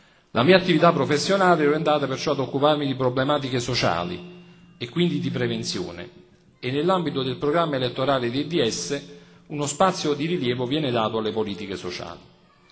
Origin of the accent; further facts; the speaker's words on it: Castellammare di Stabia, Campania, Italy; moved away as an adult; Sono nato a Castellammare di Stabia e lì ho vissuto fino a quando non ho ultimato i miei studi universitari, per poi trasferirmi in Irpinia.